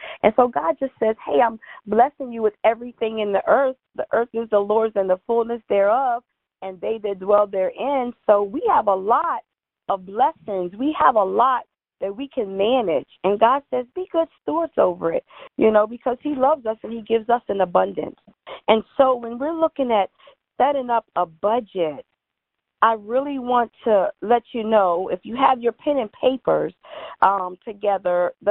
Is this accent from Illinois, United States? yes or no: no; Woodbridge, Virginia, United States; I grew up in the Woodbridge, Virginia area, and I attended high school.